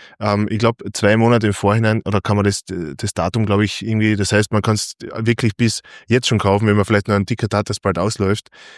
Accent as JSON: {"language": "German", "region": "Vienna", "country": "Austria", "said": "Also für uns als Wiener oder in Wien Lebende, das Wiener U-Bahn-Netz ist so easy"}